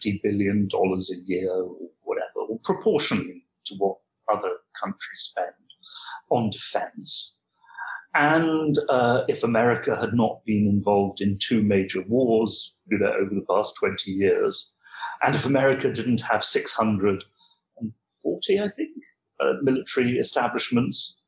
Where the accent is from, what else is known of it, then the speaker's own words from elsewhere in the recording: United Kingdom; I'm a Brit, as you will have gathered.